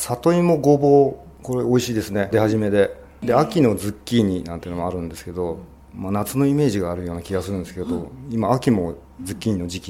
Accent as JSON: {"language": "Japanese", "town": "Fujisawa", "region": "Kanagawa", "country": "Japan", "tie": "born or raised there", "said": "やっぱり地元の藤沢がいいなっていう、"}